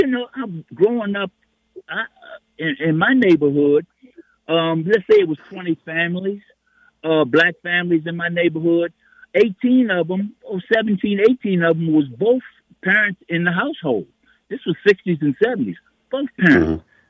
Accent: Washington, District of Columbia, United States; And I'm from Washington, born and raised in Washington.

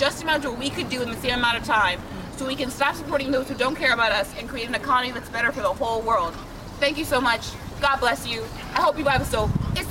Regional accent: Virginia, United States; born there; I am a first-generation Congolese American. I was born in Loudoun Abused Women's Shelter in Virginia

